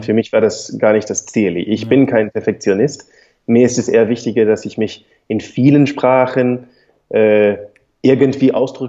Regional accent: England, United Kingdom; accent: English; German is a second language; Für mich aber als Engländer mit deutlichem englischen Akzent ist es eher schwieriger zu sagen, ich verstehe dein Englisch nicht.

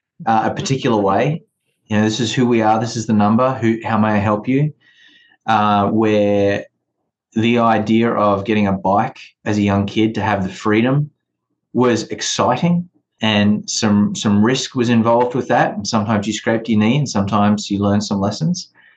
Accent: Australia; now in United States; growing up in Australia, this idea of resume stuffing was not what it is here.

